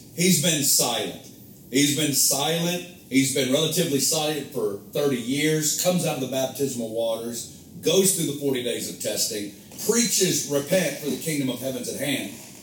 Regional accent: United States; and again, I love being an American. It's my favorite thing. I love this country. I'm proud to be an American.

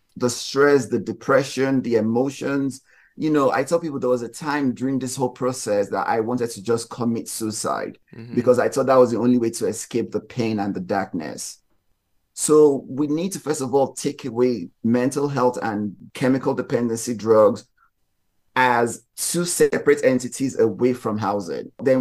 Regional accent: Houston, Texas, United States; In, you know, growing up in Texas, I mean, I love Houston, it's home for me

